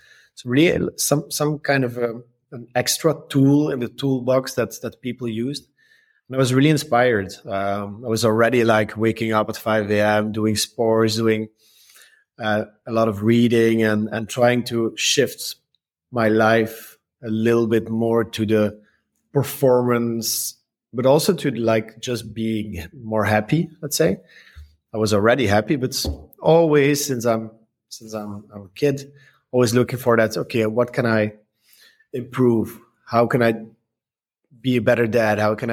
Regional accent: Ghent, Flanders, Belgium; also born or lived in Brussels; I'm a simple guy from Belgium. I grew up in Ghent, but I lived in Brussels for about 15 years.

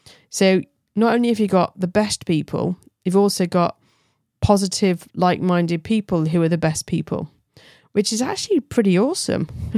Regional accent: England, United Kingdom; I'm English

